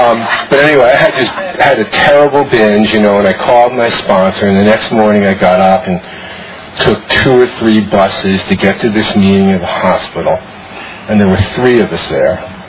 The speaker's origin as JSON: {"language": "English", "town": "Washington", "region": "District of Columbia", "country": "United States", "said": "I'm here from Washington, D.C., at the largest OA meeting I've ever been to."}